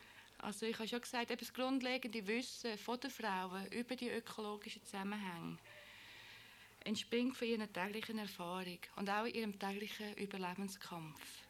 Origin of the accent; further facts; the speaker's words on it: Switzerland; eben auch als Frau aus dem Westen, als Schweizerin, die kein Kind hat